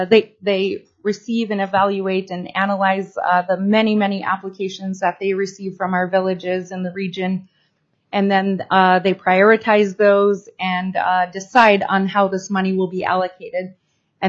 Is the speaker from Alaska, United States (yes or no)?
yes; Kiana, Alaska, United States; now in Kotzebue, United States; my home region. I grew up there in Kayana on the Kobuk River. And as mentioned earlier, currently live in Kotzebue